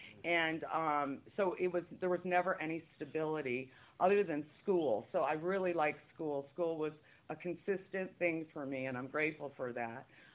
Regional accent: Michigan, United States; born there; Anyways, I was born in Michigan, and I'm from a middle-class family

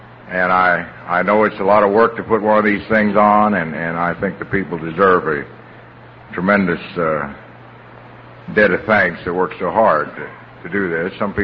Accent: Louisville, Kentucky, United States

